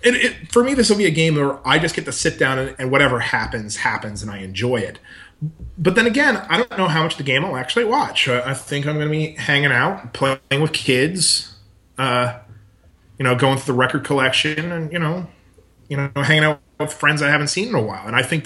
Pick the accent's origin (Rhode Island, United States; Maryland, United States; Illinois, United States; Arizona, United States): Maryland, United States; Baltimore; I was growing up in Baltimore at the time